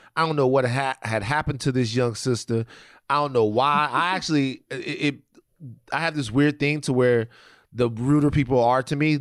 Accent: Louisiana, United States; I'm from Louisiana. Our systems always be down.

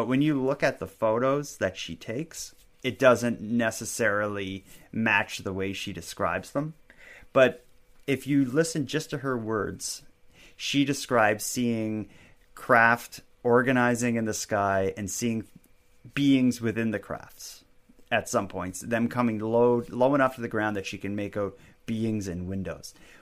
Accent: Canada; as a Canadian surrounded by fresh water, you know, maybe we need to start worrying about it.

